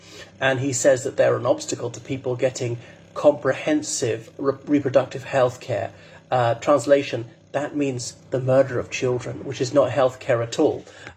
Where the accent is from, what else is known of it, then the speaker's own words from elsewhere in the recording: Ireland; from Ireland.